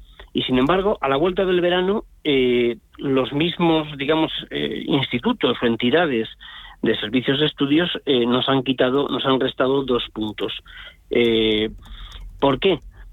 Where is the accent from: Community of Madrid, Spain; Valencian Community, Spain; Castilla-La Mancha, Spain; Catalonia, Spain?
Castilla-La Mancha, Spain; Toledo; La que es una muchacha que decimos en mi pueblo, en Toledo, es ella.